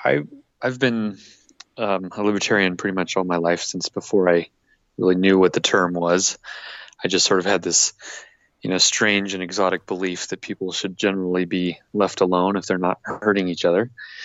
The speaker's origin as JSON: {"language": "English", "town": "Keystone", "region": "Colorado", "country": "United States", "tie": "born or raised there", "lives_now": "Denver, United States", "said": "Yeah, I grew up in Keystone, Colorado, up in the mountains, in the ski areas."}